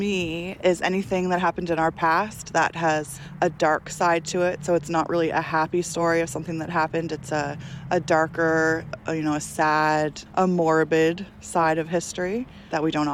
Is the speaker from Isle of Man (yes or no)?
no; Halifax, Nova Scotia, Canada; I'm from Halifax, Nova Scotia